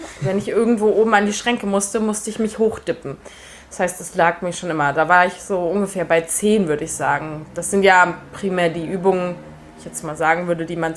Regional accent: Marburg, Hesse, Germany; Nein, ich komme aus Marburg, liegt in Hessen, in Deutschland.

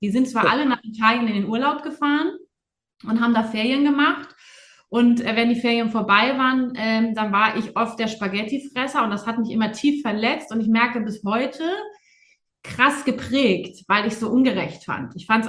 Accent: Buchholz in der Nordheide, Lower Saxony, Germany; Und ich bin ja in Buchholz in der Nordheide groß geworden.

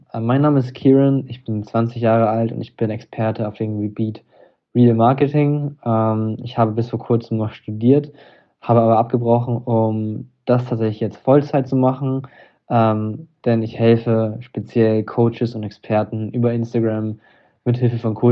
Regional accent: Estonia; ich komme aus Estland und ich möchte mir unbedingt da ein Haus im Wald kaufen

